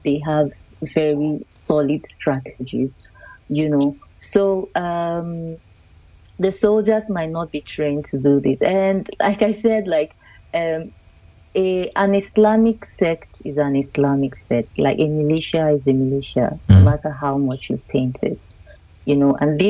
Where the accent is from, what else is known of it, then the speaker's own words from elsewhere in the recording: Nigeria; Yeah, so, but then, like I said, now, let me bring it home. I'm Nigerian.